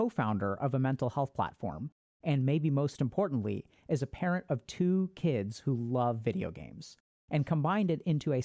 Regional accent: India; I'm an Indian, so it's harder here.

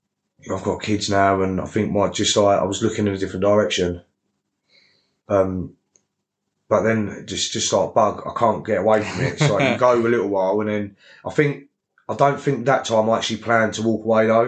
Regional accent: Gillingham, South East England, United Kingdom; like I'm from Gillingham

